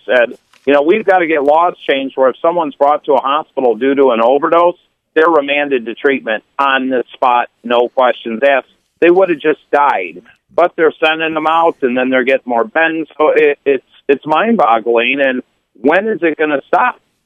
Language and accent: English; Crystal Lake, Illinois, United States; They just had a big bust up in my hometown, Crystal Lake, Illinois.